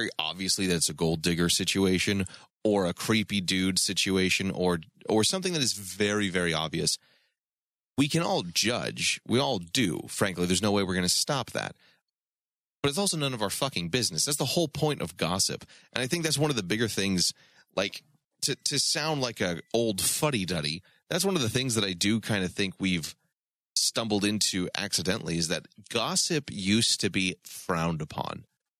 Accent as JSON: {"language": "English", "region": "Florida", "country": "United States", "said": "I hail from Florida."}